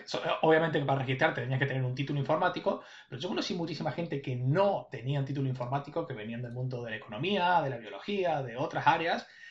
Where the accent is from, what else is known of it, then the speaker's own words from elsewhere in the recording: Córdoba, Argentina; de donde vengo yo, en mi amada Córdoba, Argentina